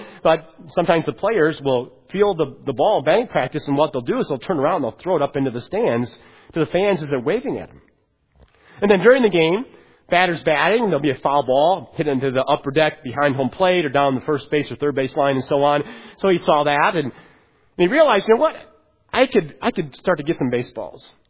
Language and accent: English; Illinois, United States; now in Detroit, United States; I grew up in the Chicago area, a big Chicago White Sox baseball fan. So whenever the White Sox are in town in Detroit, I try to at least once a year go to the game.